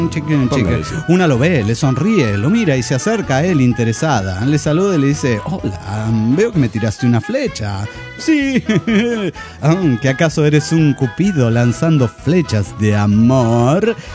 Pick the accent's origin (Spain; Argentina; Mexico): Mexico; Mexico City; del Distrito Federal Mexicano.